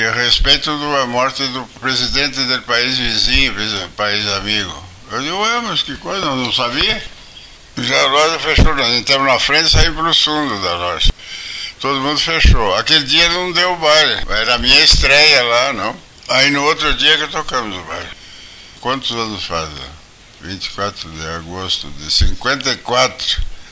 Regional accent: Caçapava do Sul, Rio Grande do Sul, Brazil; born there; also born or lived in Cachoeira do Sul; Fui nascido em Caçapava do Sul. E depois vim para Cachoeira do Sul para estudar música.

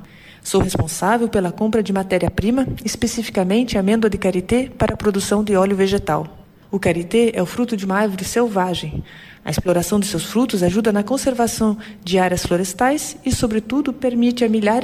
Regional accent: Curitiba, Paraná, Brazil; me formei em agronomia na UEL em 2007. Eu sou de Curitiba

